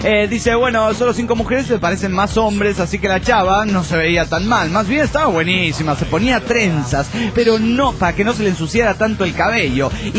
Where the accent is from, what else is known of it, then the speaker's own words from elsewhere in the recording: La Plata, Buenos Aires Province, Argentina; de La Plata, Argentina.